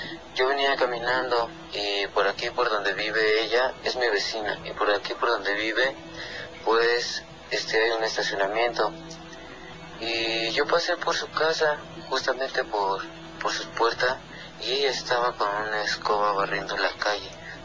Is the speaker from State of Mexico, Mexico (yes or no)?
yes; Naucalpan, State of Mexico, Mexico; soy de aquí de Naucalpan.